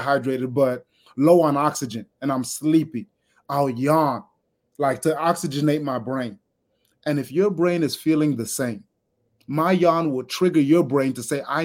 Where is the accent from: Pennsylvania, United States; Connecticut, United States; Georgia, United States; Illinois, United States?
Georgia, United States; Atlanta; now in East Point, United States; Yeah, I was raised in Atlanta.